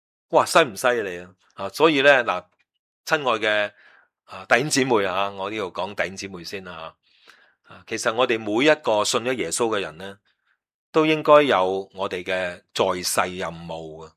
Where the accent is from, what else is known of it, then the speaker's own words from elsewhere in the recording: China; 你唔会即係我哋中国人成日讲咩行路打倒褪呀嘛。